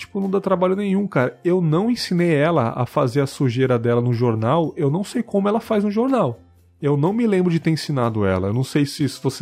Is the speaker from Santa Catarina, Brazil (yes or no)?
no; São Paulo, Brazil; now in Cachoeira, Brazil; Sou de São Paulo, São Paulo capital.